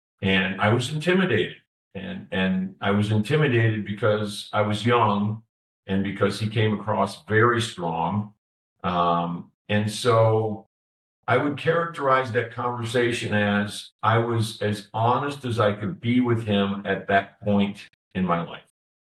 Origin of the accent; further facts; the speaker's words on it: Detroit, Michigan, United States; I'm from the Midwest, actually. I was born in Detroit. We talked about the Detroit Lions sitting behind me here. So I was born in Detroit, and in my younger years, we moved out to the country.